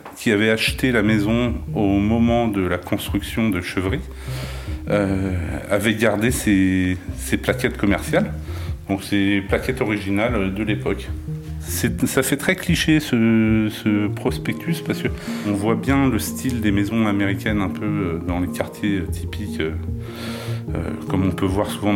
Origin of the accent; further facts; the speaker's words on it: Nanterre, Île-de-France, France; born there; Moi, je suis né à Nanterre. Donc après, j'ai habité un peu partout en France.